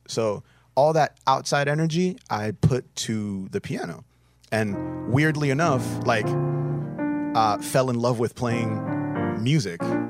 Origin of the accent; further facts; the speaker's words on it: Nigeria; I'm Nigerian, and I know how these scams work.